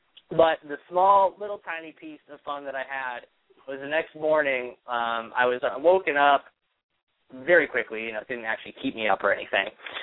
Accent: Northeast, United States; It's better than the regular iced tea that I grew up with in the Northeast, no doubt about it.

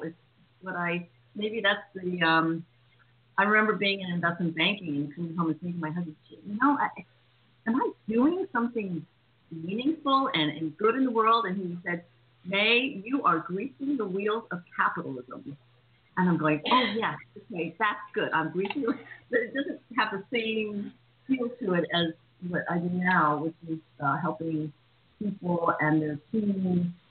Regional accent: United States; But just to fill in some of the gaps there, I grew up in the States.

